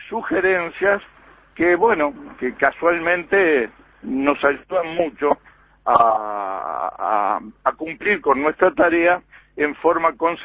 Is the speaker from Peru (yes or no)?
no; Uruguay; somos uruguayos